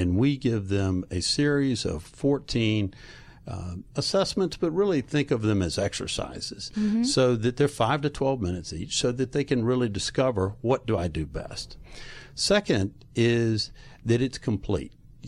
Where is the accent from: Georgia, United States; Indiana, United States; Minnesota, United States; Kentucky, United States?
Georgia, United States; Atlanta; Well, I grew up here locally in Atlanta and went to Georgia and then worked for 8 years